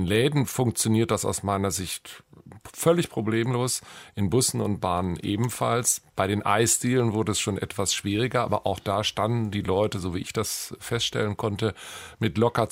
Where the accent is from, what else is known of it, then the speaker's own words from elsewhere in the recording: Bonn, North Rhine-Westphalia, Germany; Also mein persönlicher Eindruck, ich bin ja Bonner, ist ein etwas anderer.